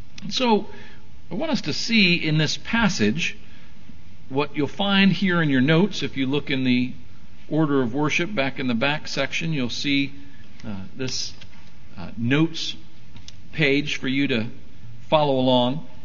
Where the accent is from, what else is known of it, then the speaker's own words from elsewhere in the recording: United States; And it's not just because we're American and we told the king off.